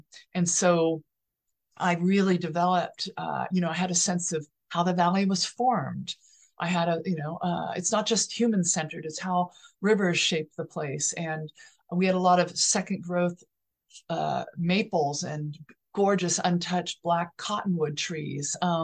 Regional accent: California, United States; You know, I'm from the American West where it's car culture and it is barbed wire and gun culture and private property.

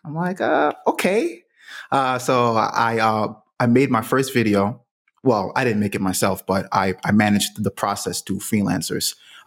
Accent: New York, United States; just growing up in the South Bronx.

